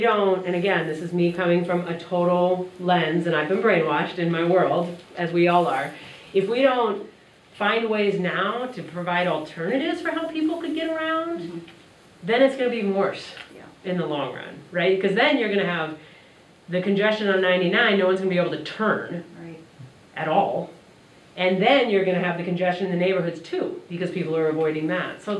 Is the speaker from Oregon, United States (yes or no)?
yes; Oregon, United States; also born or lived in Denver; I lived in Denver for some years, I'm from Oregon though, don't worry.